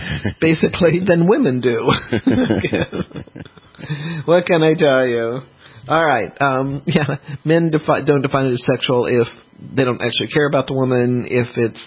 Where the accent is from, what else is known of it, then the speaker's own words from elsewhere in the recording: Louisiana, United States; Louisiana, my home state, seceded from the Union in 1861 on this day.